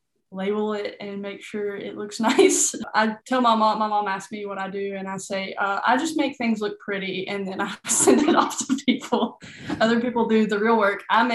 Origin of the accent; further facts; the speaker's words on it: Kentucky, United States; Kentucky. Yeah, I'm from Kentucky. Grew up in a small town.